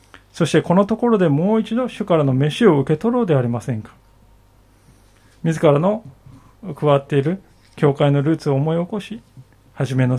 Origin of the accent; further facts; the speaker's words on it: Tohoku, Japan; 東北人として私はこの地とそこに住んでいる人々を主に、神様にお捧げするんだと、